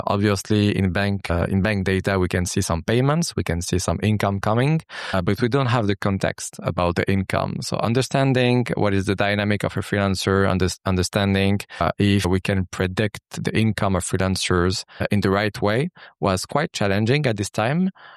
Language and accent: English; Casablanca, Casablanca-Settat, Morocco; now in Paris, France; So personally, I'm a Moroccan and French entrepreneur. I grew up in Morocco, in Casablanca. I came to France in 2009.